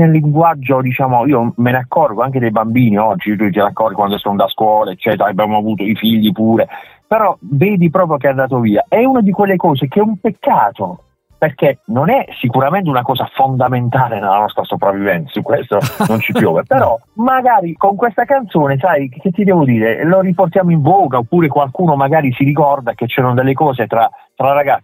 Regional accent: Bari, Apulia, Italy; sono anche innamoratissimo della mia città, che negli ultimi anni è migliorata in tante cose.

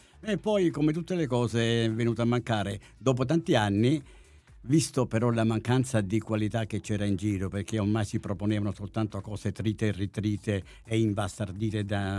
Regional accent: Apulia, Italy; accent: Salentino; la trasposizione nel nostro dialetto salentino

